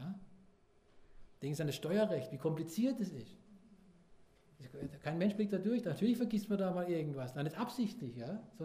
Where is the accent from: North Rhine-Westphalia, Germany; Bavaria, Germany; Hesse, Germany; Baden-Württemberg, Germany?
Baden-Württemberg, Germany; Karlsruhe; ich komme aus Karlsruhe, das ist eine der autofahrerfeindlichsten Städte in Deutschland